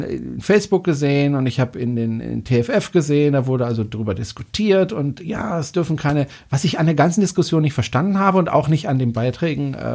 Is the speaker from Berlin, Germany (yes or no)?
no; Gundelfingen, Baden-Württemberg, Germany; Also ich bin selbst in Freiburg aufgewachsen, beziehungsweise in Gundelfing. Das liegt direkt neben Freiburg